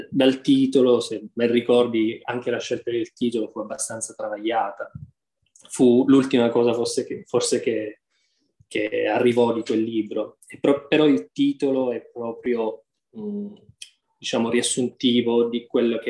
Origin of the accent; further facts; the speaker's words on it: Sicily, Italy; moved away as an adult; io sono nato e cresciuto in Sicilia, in un paesino di montagna. L'università poi mi ha spinto ad andare via da casa a 18 anni.